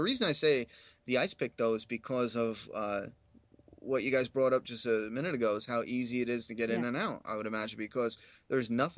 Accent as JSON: {"language": "English", "region": "Pennsylvania", "country": "United States", "said": "Pennsylvania."}